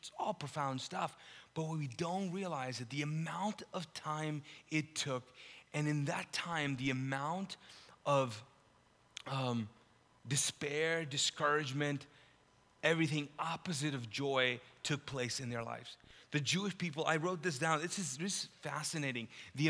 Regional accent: Pakistan; also born or lived in Middle East; I'm Pakistani, I grew up in the Middle East

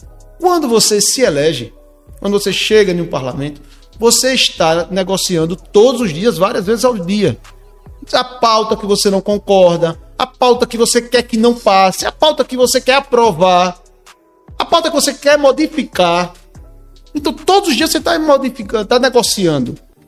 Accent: Alagoas, Brazil; Como você disse na abertura do programa, eu sou de Alagoas.

